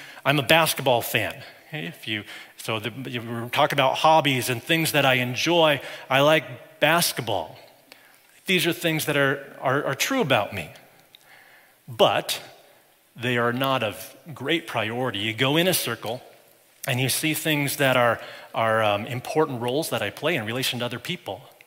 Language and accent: English; Broomfield, Colorado, United States; I grew up in Broomfield, Colorado. So my hometown is important to me. It shaped me.